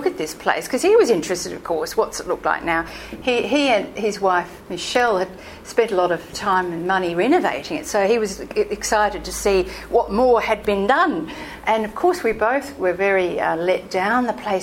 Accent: Melbourne, Victoria, Australia; I come from Melbourne, please

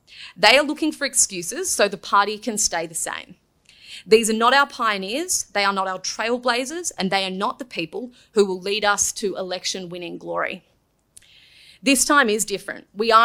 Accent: Sydney, New South Wales, Australia; I grew up on the North Shore of Sydney in a rusted-on Liberal family where we all voted Liberal, but no one was a party member until me.

